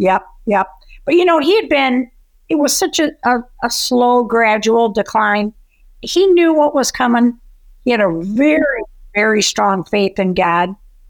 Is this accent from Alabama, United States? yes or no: no; Omaha, Nebraska, United States; I'm from Omaha, but I know of that mayor, but I don't know any details.